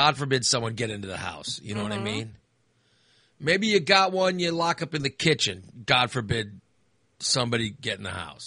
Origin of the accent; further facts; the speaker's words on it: Illinois, United States; Like I said, I grew up in Macoupin County. I'm a Macoupin County Democrat. I grew up down there.